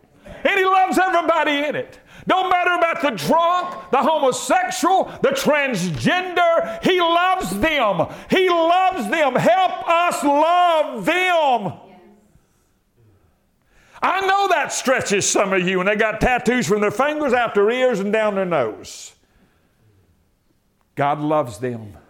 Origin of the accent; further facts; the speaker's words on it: the South, United States; I was raised in the South, okay? I know all of that stuff that goes on.